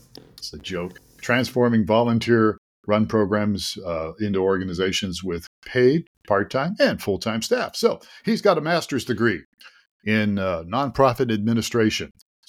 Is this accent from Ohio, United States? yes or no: yes; Youngstown, Ohio, United States; fellow Buckeye. I'm from Youngstown, been to Cleveland many times.